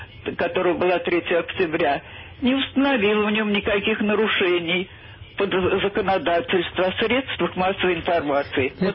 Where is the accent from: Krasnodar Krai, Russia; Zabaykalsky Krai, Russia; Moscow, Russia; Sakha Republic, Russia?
Moscow, Russia; я из Москвы